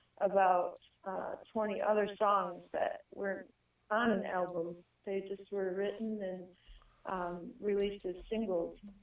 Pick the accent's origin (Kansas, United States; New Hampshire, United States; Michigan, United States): Michigan, United States; Lexington; we were played on out of Fort Huron, which is my hometown, Lexington.